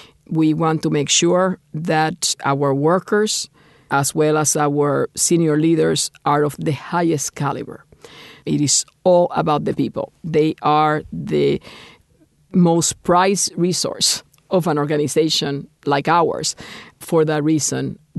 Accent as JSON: {"language": "English", "country": "Puerto Rico", "tie": "born or raised there", "also_born_or_lived": "Cuba", "moved": "as an adult", "said": "I was born in Cuba. My parents fled Castro's revolution in 1961. I was born in 58. So I was 3 years old, you know, when my parents left Cuba, and I was raised in Puerto Rico."}